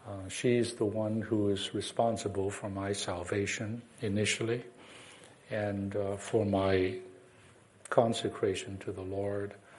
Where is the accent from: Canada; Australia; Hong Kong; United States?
Hong Kong; moved away as an adult; also born or lived in Nanjing, China; I was born in China, in Nanjing, China, raised in Hong Kong, and then came here for college.